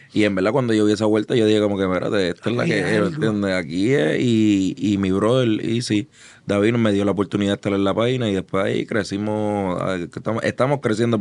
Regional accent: Santurce, Puerto Rico; Yo soy de Barrio Herrero, Santurce

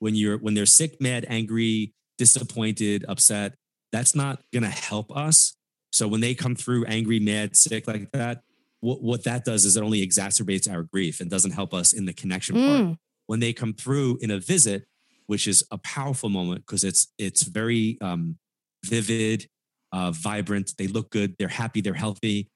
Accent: New York, United States; I am a New Yorker, right? My dad was a New York City officer, and I grew up with comments like

